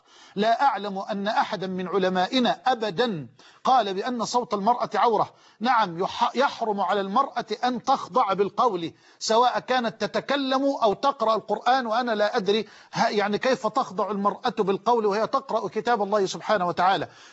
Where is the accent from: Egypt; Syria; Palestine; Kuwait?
Egypt; أن يذهبوا بأنفسهم إلى إخواننا الجرحى في المستشفيات الموجودة عندنا في مصر